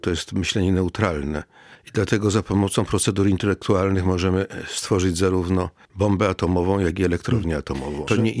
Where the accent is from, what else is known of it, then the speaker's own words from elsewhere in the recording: Kraków, Lesser Poland, Poland; born there; A urodziłem się na krakowskim Kazimierzu 10 lat po wojnie, przy Placu Nowym